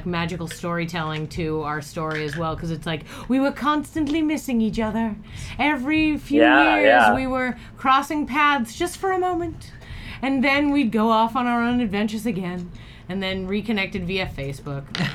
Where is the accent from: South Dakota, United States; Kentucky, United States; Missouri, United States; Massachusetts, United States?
Massachusetts, United States; Boston; also born or lived in Portland, Maine; But he grew up in Texas and I grew up in Boston, so there's definitely cultural differences with that.